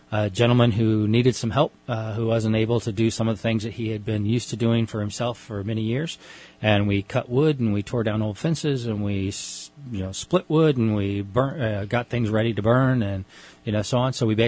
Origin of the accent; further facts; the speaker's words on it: Palo Cedro, California, United States; I grew up here. I grew up out in Palo Cedro 55-plus years ago.